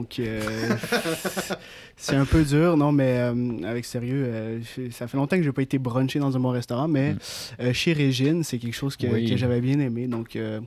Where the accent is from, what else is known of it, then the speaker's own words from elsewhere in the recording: Quebec City, Quebec, Canada; Je suis parti de Québec, je savais pas trop quoi faire.